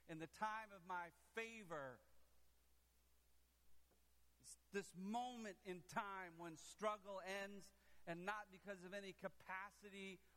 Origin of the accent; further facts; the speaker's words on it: Wyoming, United States; born there; I was born in Wyoming, which means I'm an endangered species.